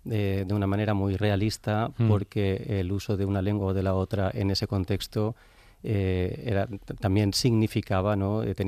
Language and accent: Spanish; Valencian Community, Spain; first language Valencian; yo estoy acostumbradísimo a utilizar las dos lenguas, ¿no? Y hablar en valenciano, que es mi lengua materna.